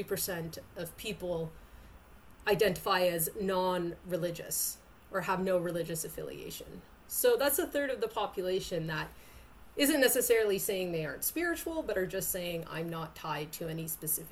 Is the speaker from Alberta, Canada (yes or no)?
no; Clarenceville, Quebec, Canada; So I'm from Clarenceville, a very small rural town. I went to high school at Massey-Vanier.